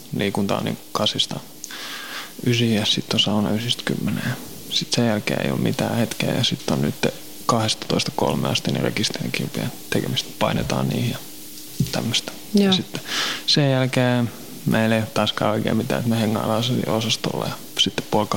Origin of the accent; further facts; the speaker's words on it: Helsinki, Uusimaa, Finland; also born or lived in Kirkkonummi / Pornainen; Mä oon Helsingistä kotosin. Asunut täällä niin kuin periaatteessa. No, mä oon ollut laitoksessa sitten niin kuin 9-vuotiaasta 16-vuotiaasta asti. Silloin mä asuin Kirkkonummella ja Pornaisissa.